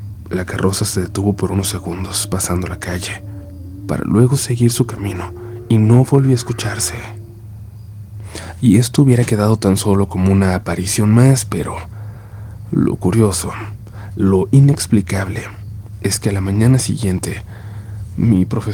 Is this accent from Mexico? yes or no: yes; Mexico City, Mexico; Soy de la Ciudad de México, más específicamente de la Gustavo Madero.